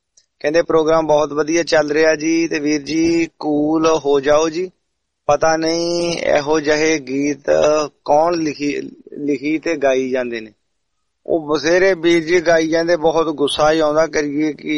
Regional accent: Jalandhar, Punjab, India; ਅਸੀਂ ਵੀ ਜਲੰਧਰ ਵਾਲੀ ਆ

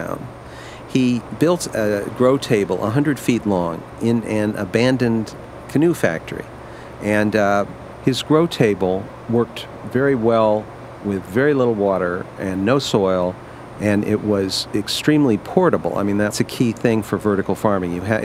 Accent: Ohio, United States; I admire inventors. I'm from Ohio.

